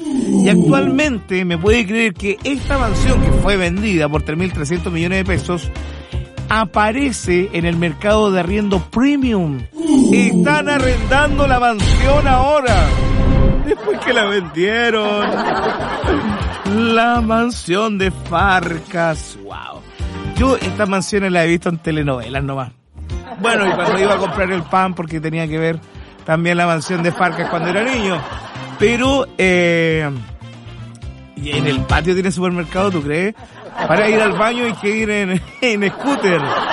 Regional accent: Santiago, Santiago Metropolitan Region, Chile; born there; yo nací en Santiago, bueno, yo muy cerca, como 2 cuadras de donde estaba la mansión de Leonardo Farcas, nací yo. Claro, eso quedaba en Locurro, en Vitacura. Yo nací un poquito más allá, cerca de San Carlos de Apoquindo

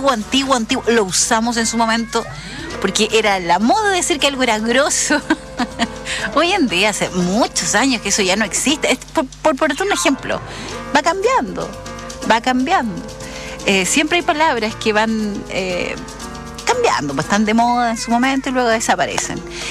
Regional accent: Chile; Y Chile es particularmente especial, somos los chilenos con el vocabulario, que va cambiando

